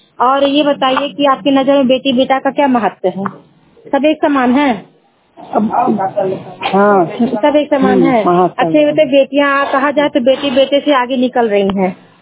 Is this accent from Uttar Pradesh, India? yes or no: yes; Uttar Pradesh, India; मैं जिला संतकबीर नगर से ही मैं जिला संतकबीर नगर से हूँ।